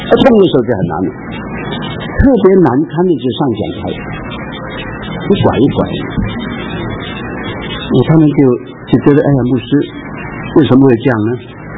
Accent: Guangdong, China; 这种踢，我告诉你，我们广东人叫无情力啊。

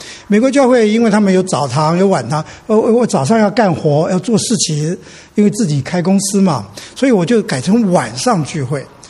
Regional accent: Taiwan; moved away as an adult; now in United States; 我是从台湾来的，我在1980几年来美国，在这边 USC 啊，就是南加大这边念书。

